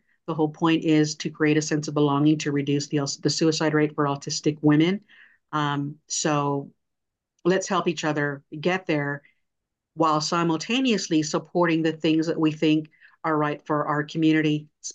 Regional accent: Texas, United States; And again, I'm from Texas. I say what I mean.

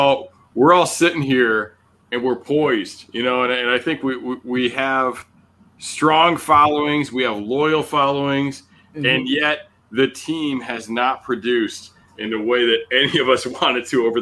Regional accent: Fremont, Ohio, United States; born there; now in Rhode Island, United States; I was born in Fremont, Ohio. Spent very little of my life in Ohio, to be honest with you. But I'm out here in New England as well, living in Rhode Island right now.

